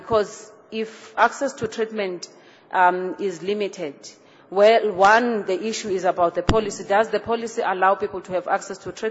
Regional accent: South Africa; those who are in my home country in South Africa

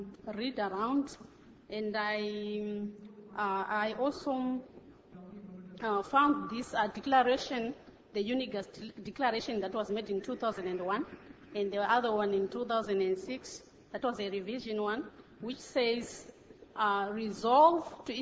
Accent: Zimbabwe; I come from Zimbabwe.

